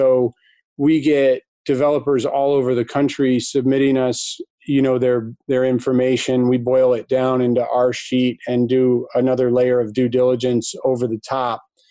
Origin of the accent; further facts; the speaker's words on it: Ann Arbor, Michigan, United States; Came back to my hometown, Ann Arbor